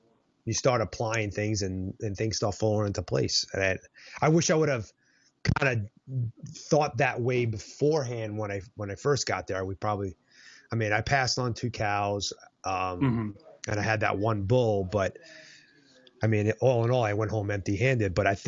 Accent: Arizona, United States; I'm like, fuck it. I'm from Arizona. I have no freaking clue.

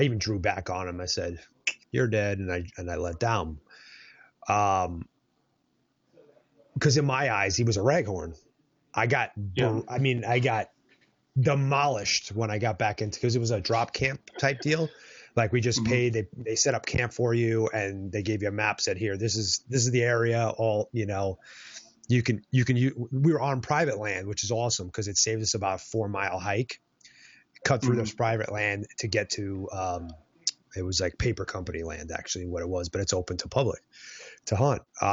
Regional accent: Arizona, United States; I'm like, fuck it. I'm from Arizona. I have no freaking clue.

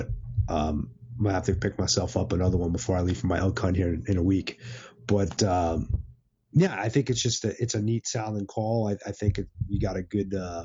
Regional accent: East Coast, United States; I'm primarily a Western hunter, but I grew up in the East Coast hunting whitetail.

